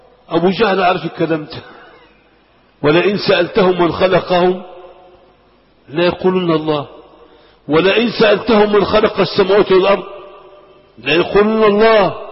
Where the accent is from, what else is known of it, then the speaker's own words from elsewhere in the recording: Egypt; عندنا في مصر